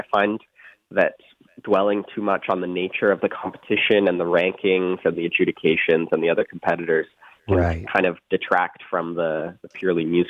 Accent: Salmon Arm, British Columbia, Canada; opted to return to my home province for my master's degree.

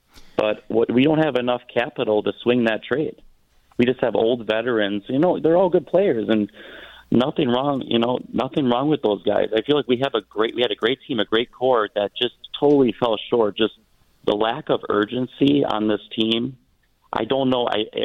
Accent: Milwaukee, Wisconsin, United States; We're from Wisconsin, Milwaukee. We're born and raised blue collar workers.

